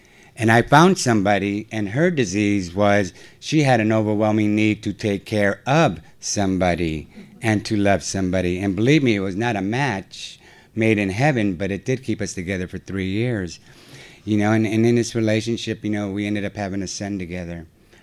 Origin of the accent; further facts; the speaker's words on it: San Francisco, California, United States; splitting a six pack with a buddy that I grew up with in San Francisco on a Friday and Saturday night.